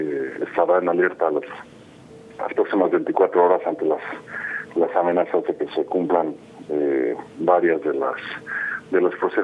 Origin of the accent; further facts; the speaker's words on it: Mexico; me da gusto como mexicano, como ciudadano mexicano